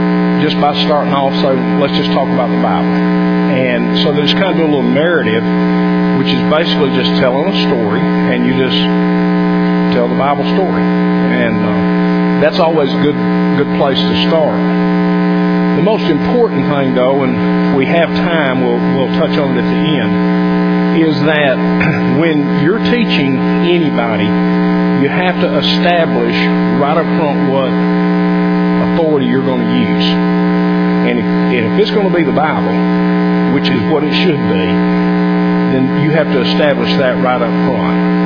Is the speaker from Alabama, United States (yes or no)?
yes; Alabama, United States; When Kathy and I first met, we met at Florida College. I was from Alabama.